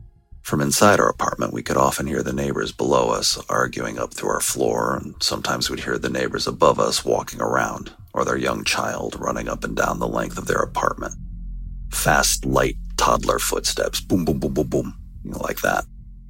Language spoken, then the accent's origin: English; Connecticut, United States; now in Virginia, United States; I live in Virginia, but I grew up in New England. I'm 61 years old